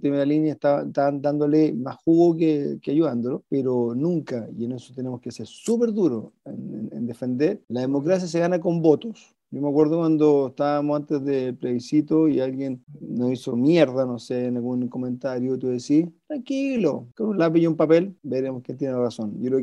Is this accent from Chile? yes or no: yes; Chile; los que vamos a sufrir somos los chilenos.